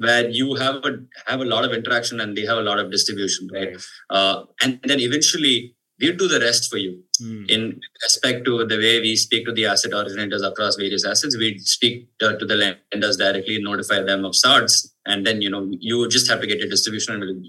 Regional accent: Chennai, Tamil Nadu, India; Rahul and I used to play a lot of football together growing up in Chennai.

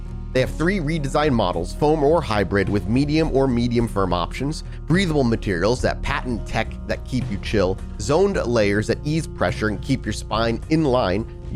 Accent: New England, United States; now in Texas, United States; Texas summer, I'm not built for it. I'm from New England.

